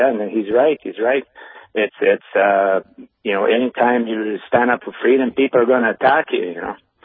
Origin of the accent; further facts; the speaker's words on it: Canada; I'm Canadian, and you Americans are talking about this coup.